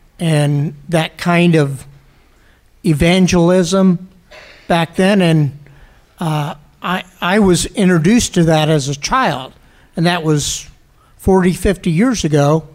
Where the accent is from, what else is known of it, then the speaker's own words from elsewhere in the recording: Panama City, Florida, United States; from Panama City, Florida